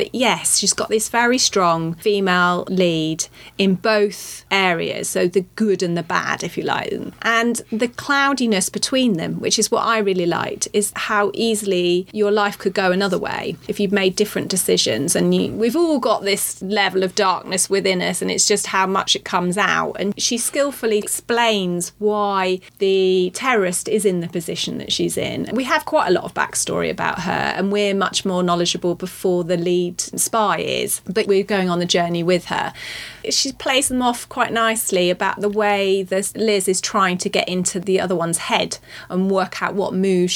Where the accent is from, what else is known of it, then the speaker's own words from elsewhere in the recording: Norwich, East of England, United Kingdom; I'm actually from Norwich, so a lot of it was quite familiar to me.